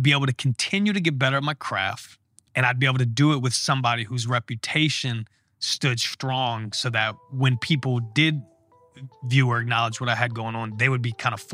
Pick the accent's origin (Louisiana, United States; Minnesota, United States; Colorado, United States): Louisiana, United States; Slidell; I'm from Slido, Louisiana.